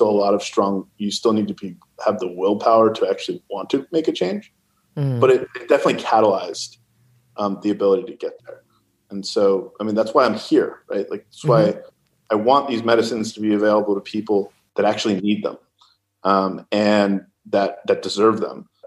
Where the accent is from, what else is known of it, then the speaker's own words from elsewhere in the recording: California, United States; Well, look, I come from Silicon Valley. And the reality is that we do like to move fast.